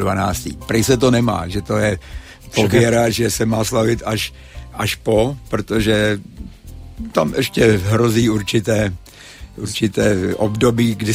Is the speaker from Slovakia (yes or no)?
no; Prague, Czechia; Já jsem Pražák, rodilej Pražák. I když rodiče jsou původem z Moravy.